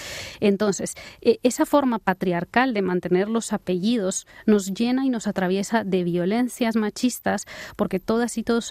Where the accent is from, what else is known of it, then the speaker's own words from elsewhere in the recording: Guatemala; las mujeres indígenas en mi país, en Guatemala